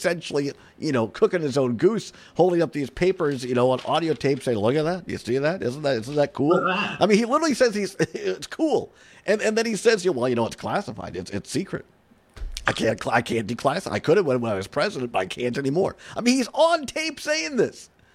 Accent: Richland Center, Wisconsin, United States; I mean, you and I grew up in Richland Center

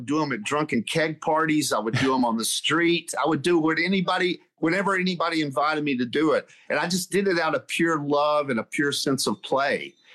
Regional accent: Chattanooga, Tennessee, United States; That's from my hometown of Chattanooga, Tennessee. Yeah, down in Chattanooga. It's kind of a tri-state area.

